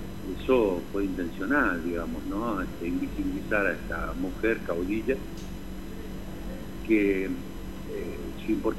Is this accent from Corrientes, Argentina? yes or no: no; La Rioja, Argentina; Entonces eso también habla de un error que debemos asumir como riojanos